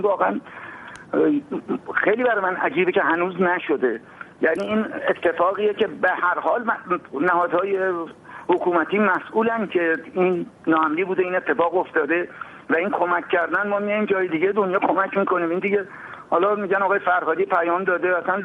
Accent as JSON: {"language": "Persian", "country": "Iran", "said": "تقاضای من به عنوان یه ایرانی اینه که"}